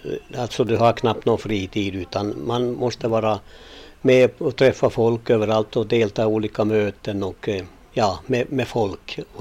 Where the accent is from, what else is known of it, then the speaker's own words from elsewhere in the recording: Helsinki, Uusimaa, Finland; now in Gällivare, Sweden; Nej, jag har flyttat hit från Helsingfors 1974.